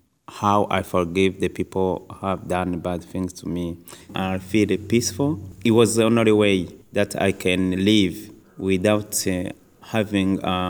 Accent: Rwanda; I'm from Rwanda.

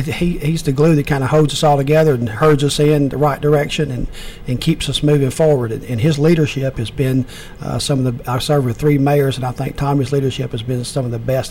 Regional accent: Murfreesboro, Tennessee, United States; I was born and raised over in the McFadden area, which back in that day it wasn't the best of areas, but you know, there was good people in McFadden.

